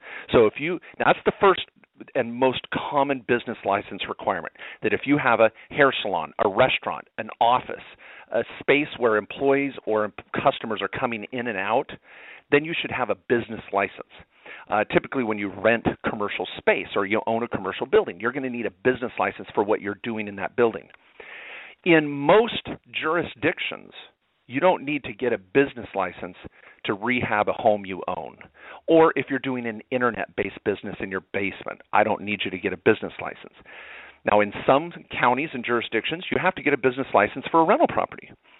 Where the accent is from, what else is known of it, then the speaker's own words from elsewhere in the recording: Eugene, Oregon, United States; born there; I was born in Eugene, Oregon, and, of course, went to law school in Oregon. And so I am an Oregon Duck fan, except when they're playing the Utes.